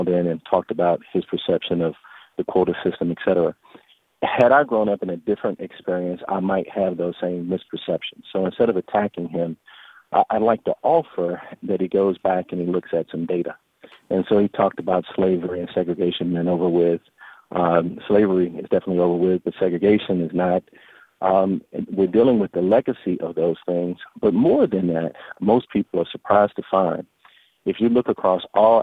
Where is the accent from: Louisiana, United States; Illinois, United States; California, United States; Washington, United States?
Illinois, United States; East St. Louis; now in Jacksonville, United States; I'm actually from East St. Louis originally